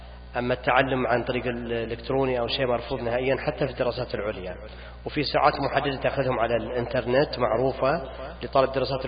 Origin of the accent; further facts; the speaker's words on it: Saudi Arabia; يحتاج في أزمة مياه عندنا في السعودية، أعطني المشاكل حقت السعودية